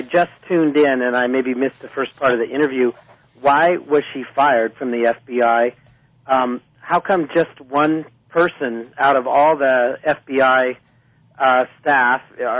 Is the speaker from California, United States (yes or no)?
yes; California, United States; I'm from Humboldt County.